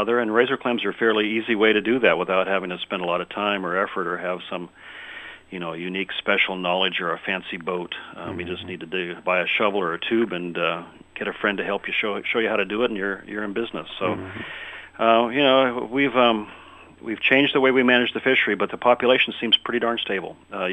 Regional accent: Aberdeen, Washington, United States; Yeah, and that's, you know, it's true along a big chunk of the Washington coast. I grew up in Aberdeen

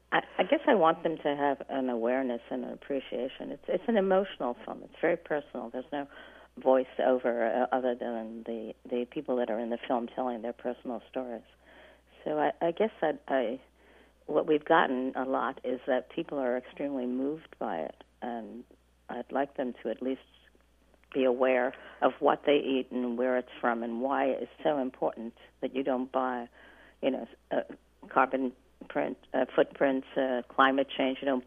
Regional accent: New York, United States; because I say I'm from New York.

